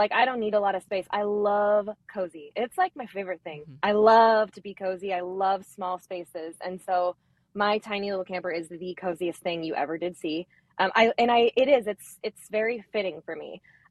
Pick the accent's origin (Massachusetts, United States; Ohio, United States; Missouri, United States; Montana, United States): Montana, United States; Bozeman; Being from Montana, like I'm from Montana the rest of the year, and it's not like this there right now.